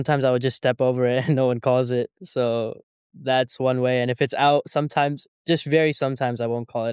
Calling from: North Carolina, United States; I'm just at home in North Carolina.

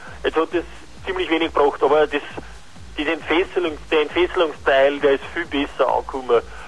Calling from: Bad Tatzmannsdorf, Burgenland, Austria; Ich rufe aus Bad Datzenersdorf an.

